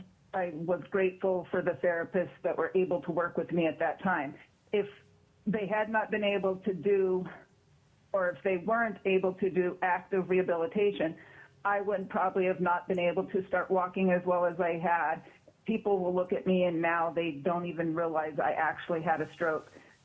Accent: Soldotna, Alaska, United States; for the record … I'm a stroke survivor of 8 years, and I'm from Sabotna, Alaska.

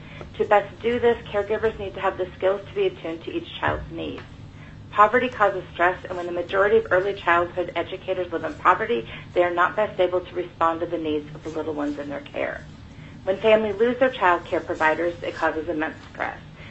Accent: Anchorage, Alaska, United States; I'm from Anchorage, and I'm here representing myself.

